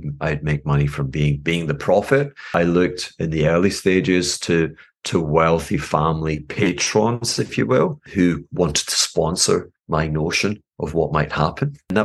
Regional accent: Glasgow, Scotland, United Kingdom; But I was born in Glasgow. I was born under very, very modest circumstances, lived in a, if you will, the Americans would call it a project. It was violent. Our family were kind of not accepted.

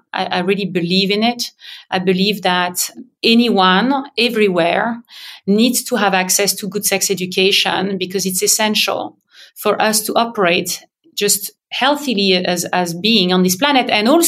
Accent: Paris, Île-de-France, France; English is a second language; now in United Kingdom; I was living in the UK, but I grew up in France, in Paris.

